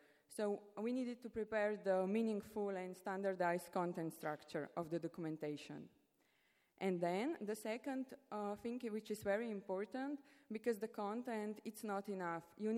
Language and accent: English; Slovenia; from Slovenia, and I will talk about our internal documentation system.